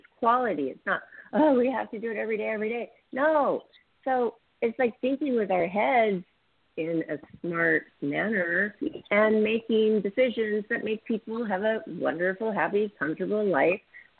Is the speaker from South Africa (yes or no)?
no; Seattle, Washington, United States; I grew up in Seattle, Washington. I love the clam digging.